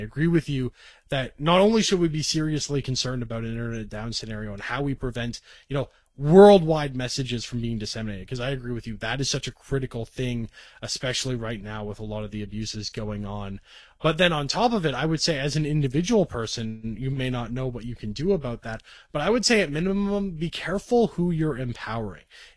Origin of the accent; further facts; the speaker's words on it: Canada; especially as a Canadian, it's quite staggering that my bank won't let me have a long password